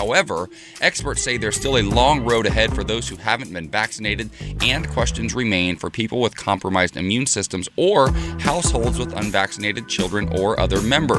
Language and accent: English; Ohio, United States; But first, we're heading to my home state of Ohio.